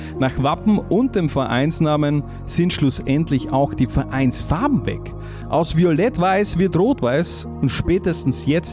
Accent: Styria, Austria; Und das war wirklich in meiner Ortschaft. Ich meine, ich komme ja doch aus der Steiermark

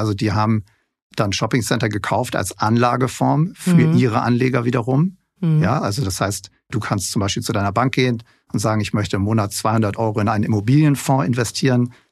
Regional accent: Hamburg, Germany; Hamburg ist meine Heimatstadt. Ich bin in Hamburg geboren, ich bin Hamburger.

